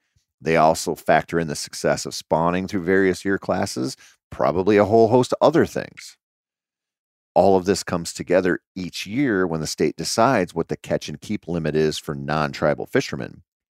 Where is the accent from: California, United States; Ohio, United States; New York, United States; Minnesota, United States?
Minnesota, United States; I'm a Minnesotan. So for us, it's the weather.